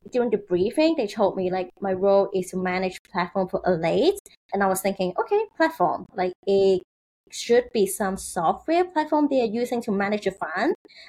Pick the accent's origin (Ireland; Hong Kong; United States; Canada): Hong Kong; I'm born and raised in Hong Kong